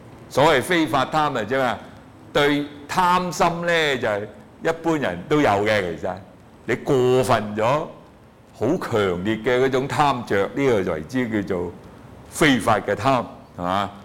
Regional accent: China

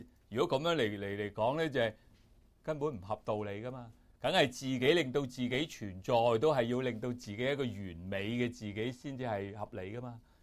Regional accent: China; 我哋中国人以为咧嗰个众生嗰个所谓我啊

